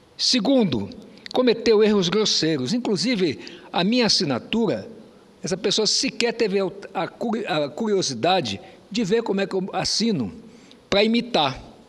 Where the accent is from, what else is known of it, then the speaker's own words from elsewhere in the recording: Roraima, Brazil; born there; eu sou um senador da Amazônia. E da Amazônia mesmo, porque nasci na Amazônia, nasci lá em Roraima.